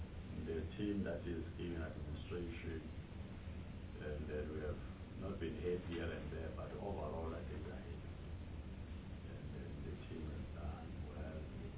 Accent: South Africa; we sit together and talk as South African nationalists.

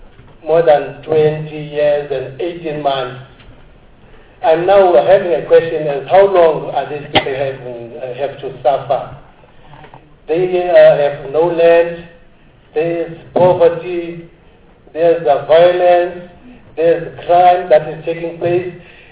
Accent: Khayelitsha, Western Cape, South Africa; clan. I am from Khayelitsha, working with the group of Amaxesibe.

